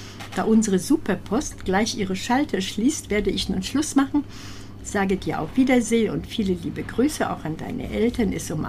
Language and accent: German; Upper Silesia, Poland; now in Germany; Ich komme ja aus Oberschlesien. Sag ich auch, ich auch.